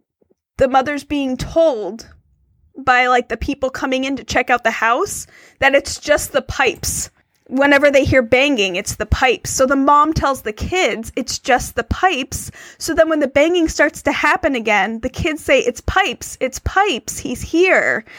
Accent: United States; Yeah, I think as an American, especially going into this cold, it helps to have the background and the history

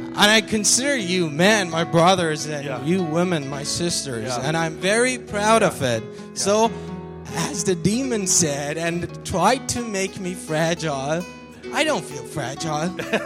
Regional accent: Iran; I was a barbarian from Iran. A good country with a good history, but unfortunately with a current bad government.

